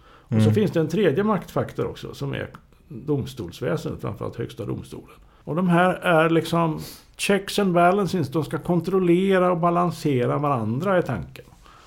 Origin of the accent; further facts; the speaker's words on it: Sweden; Nej, jag är svensk trots allt.